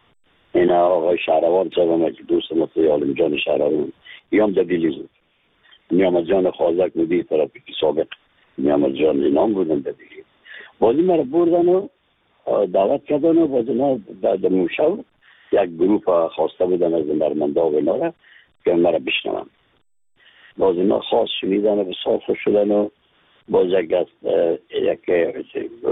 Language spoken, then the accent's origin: Persian; Afghanistan; از افغانستان هستیم